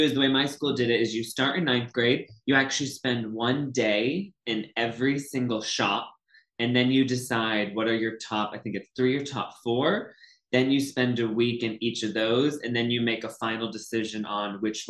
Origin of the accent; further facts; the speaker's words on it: Northampton, Massachusetts, United States; now in Los Angeles, United States; I'm a high-end hair extension specialist located in Los Angeles, California, and I'm originally from Northampton, Massachusetts.